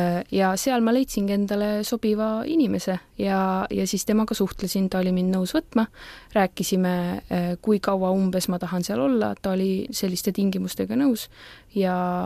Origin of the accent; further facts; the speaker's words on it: Võru County, Estonia; kuna ma olen Võrumaalt pärit, siis Ankara on hästi betoniseeritud linn